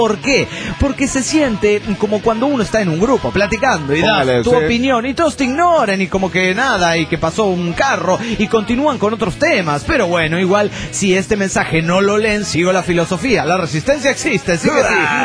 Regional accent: Argentina; de Argentina.

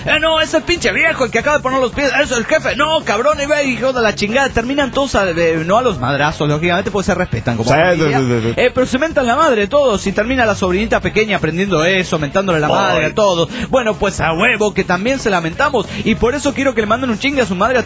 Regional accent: El Salvador; El Salvador se llama el Valle de las Hamacas. En mi país hay muchos terremotos por debajo de los niveles 5 de la escala

